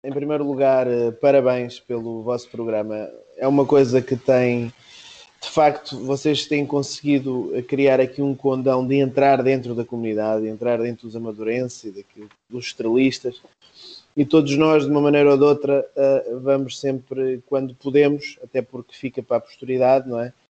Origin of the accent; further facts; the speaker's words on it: Amadora, Lisbon, Portugal; Dizer que … é de facto uma amadorense, sou da Amadora, tenho muito orgulho em ser da Amadora.